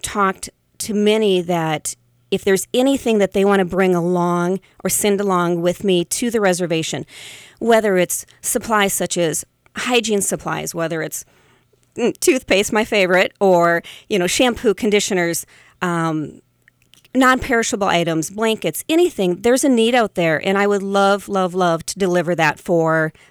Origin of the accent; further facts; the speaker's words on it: Baltic, South Dakota, United States; now in Sioux Falls, United States; I'm originally from Baltic, South Dakota, and have resided in Sioux Falls now for the last 11 years.